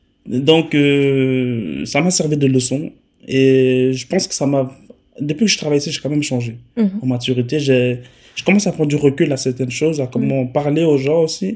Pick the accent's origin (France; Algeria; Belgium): Belgium; Verviers, Wallonia; Je dis, je viens de Verviers, je joue au foot à Verviers.